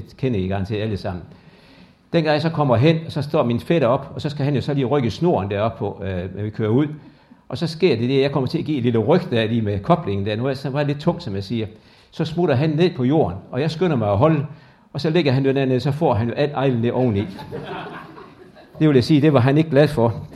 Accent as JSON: {"language": "Danish", "town": "Vejrum", "region": "Central Denmark Region", "country": "Denmark", "tie": "born there", "said": "Jeg er født i Vejrum, og dem, der ved det, så ligger det mellem Holstebro og Struer. Jeg er født på en lille gård, det hedder Gasserholm her."}